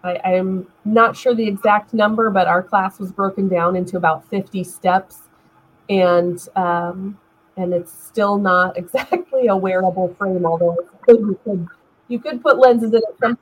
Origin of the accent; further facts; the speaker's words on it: West Coast, United States; And my mom at the time was doing this kind of work in another state, because I'm actually from the West Coast.